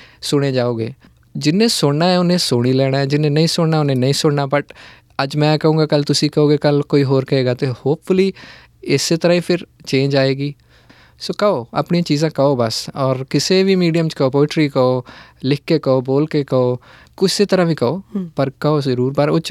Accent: Bhakharpura, Punjab, India; 2 ਸਾਲ ਪਹਿਲਾਂ ਮੈਂ ਆਪਣੇ ਪਿੰਡ ਗਿਆ ਸੀ, ਸਾਡਾ ਪਿੰਡ ਹੈ ਭਾਖਰਪੁਰਾ ਬਟਾਲੇ ਔਰ ਅੰਮ੍ਰਿਤਸਰ ਦੇ ਵਿੱਚ

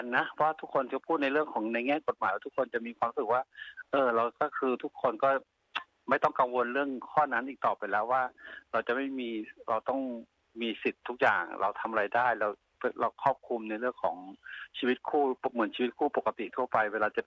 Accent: Australia; also born or lived in Thailand; คือชีวิตที่เมืองไทยก็อาจจะเป็นชีวิตวัยรุ่นธรรมดาปกติก็มีความรู้สึกแบบนี้แต่เรามาโตที่ออสเตรเลีย

